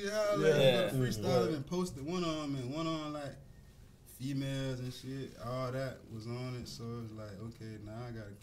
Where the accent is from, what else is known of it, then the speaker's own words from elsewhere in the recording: Tallahassee, Florida, United States; I'm from Tallahassee.